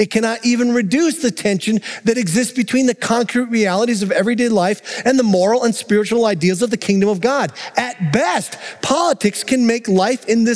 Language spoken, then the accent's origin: English; Minnesota, United States; I'm from the Iron Range. It's a mining area.